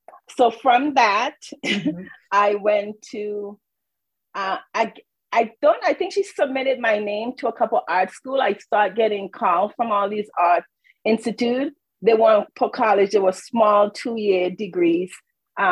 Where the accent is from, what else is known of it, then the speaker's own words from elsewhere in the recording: St. Vincent & Grenadines; moved away; besides the fact that I was born in St. Vincent and the Grenadines, everything, my food, my heritage, my parents, just everything.